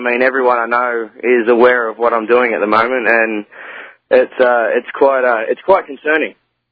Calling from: Melbourne, Victoria, Australia; I'm in Melbourne.

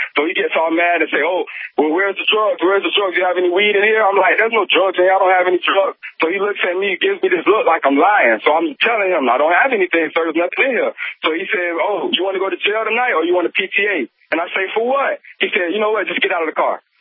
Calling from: Miami, Florida, United States; I'm calling from Region 4, Miami, Florida. I'm in the slums in the ghetto down here. You know, I grew up in a drug-infested area.

